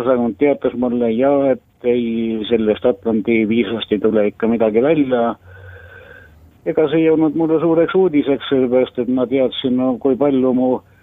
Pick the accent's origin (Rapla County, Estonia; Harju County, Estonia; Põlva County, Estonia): Harju County, Estonia; Tallinn; sõitsin koju, mu kodukoht oli ju Tallinnas